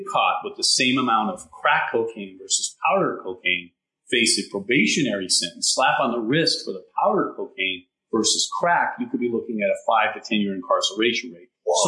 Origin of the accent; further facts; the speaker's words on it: Pittston, Pennsylvania, United States; I grew up in Greater Pittston, which I wasn't wrestling with the issues that face African Americans.